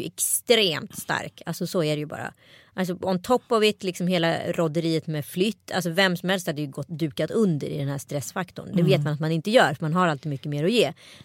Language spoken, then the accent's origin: Swedish; Örebro, Örebro County, Sweden; Min hemstad.